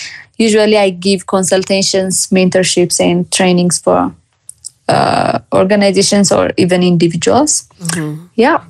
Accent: Ethiopia; am a media literacy and fact-checking consultant in Ethiopia. I'm from Ethiopia as well.

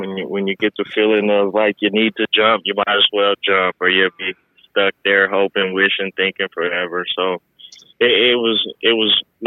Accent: Reno, Nevada, United States; And a little background on myself, I'm born and raised in Reno.

